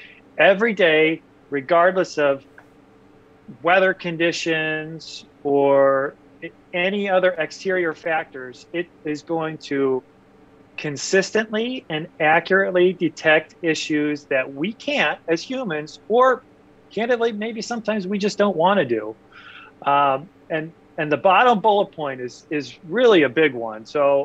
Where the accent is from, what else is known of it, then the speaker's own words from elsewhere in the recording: Ohio, United States; He's like, where are you from? I said, I'm from Ohio.